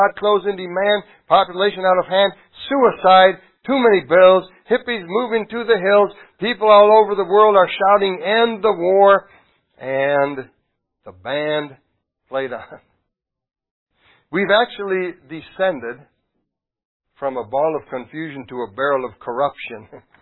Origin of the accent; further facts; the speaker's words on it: Milwaukee, Wisconsin, United States; my hometown of Milwaukee and Chicago lately?